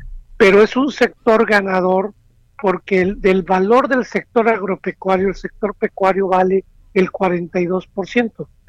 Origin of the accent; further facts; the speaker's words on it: Veracruz, Mexico; Yo soy de Veracruz y estoy acostumbrado mucho a las gorditas, las picaditas, pero no a la fruta.